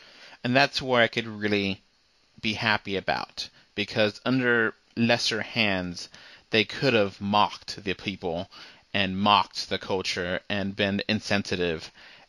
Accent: United States; I was born in America and lived in America all my life, you know, only visiting Mexico a few times.

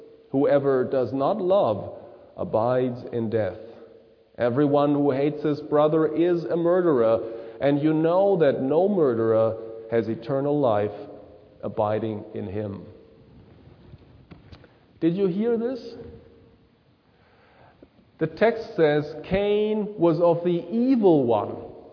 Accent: Germany; Well, I have seen it when I grew up in Germany.

